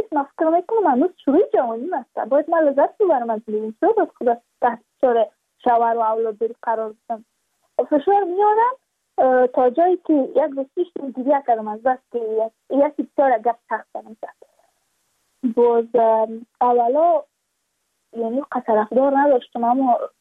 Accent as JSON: {"language": "Persian", "region": "Badakhshan", "country": "Afghanistan", "said": "ما از بدخشان هستیم"}